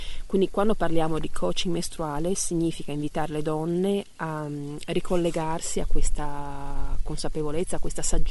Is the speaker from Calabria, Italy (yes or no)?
no; Friuli-Venezia Giulia, Italy; also born or lived in England; E a un certo punto ho sentito il richiamo della terra, il richiamo delle radici, e ho deciso di ritornare nella mia terra, che è appunto il Friuli, e nella zona del Noncello, quindi la parte del Pordenonese.